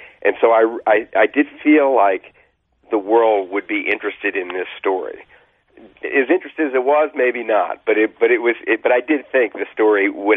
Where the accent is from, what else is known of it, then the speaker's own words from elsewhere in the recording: New Orleans, Louisiana, United States; I grew up in New Orleans, and the value system there was very different from the value system I encountered when I left it.